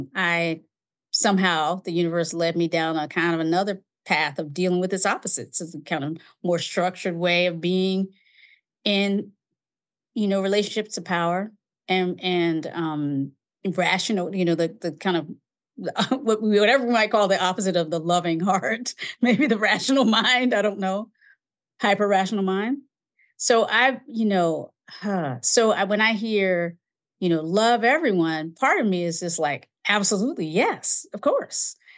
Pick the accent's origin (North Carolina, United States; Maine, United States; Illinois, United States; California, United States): North Carolina, United States; Kinston; born or raised there